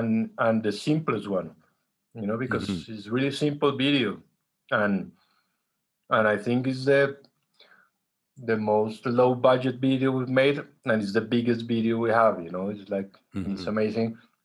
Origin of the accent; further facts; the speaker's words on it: Colombia; it was really strange because we're from Colombia.